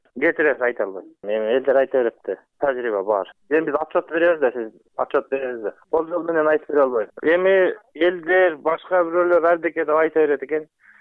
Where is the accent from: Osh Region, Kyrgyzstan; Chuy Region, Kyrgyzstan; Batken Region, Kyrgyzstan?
Osh Region, Kyrgyzstan; Osh; Мен кыргызмын, ошо Кыргызстандын эле жаранымын. Менден башка эч ким жок. Мен Оштон болом.